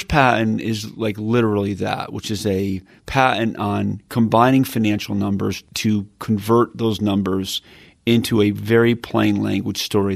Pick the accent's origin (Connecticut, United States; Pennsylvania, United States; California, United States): Connecticut, United States; I'm an Irish Catholic from Connecticut